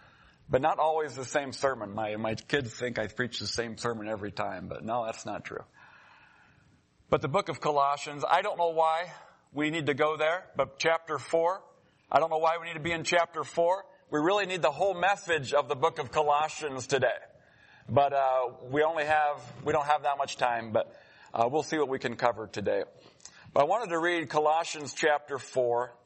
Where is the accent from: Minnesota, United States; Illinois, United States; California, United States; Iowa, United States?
Iowa, United States; also born or lived in Missouri; I was born in Missouri. I grew up, my parents were going to Bible college down in Springfield. And grew up in Iowa.